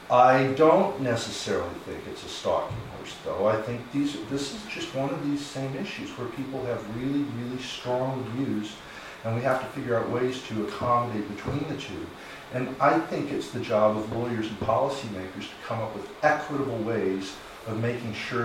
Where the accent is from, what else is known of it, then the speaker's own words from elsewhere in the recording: United States; I, as an American and a Christian, I have a really hard time with that.